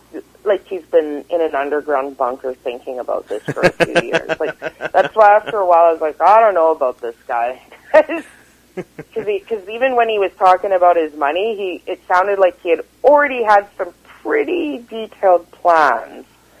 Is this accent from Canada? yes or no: yes; Canada; So I assumed he didn't assume that I was from Canada.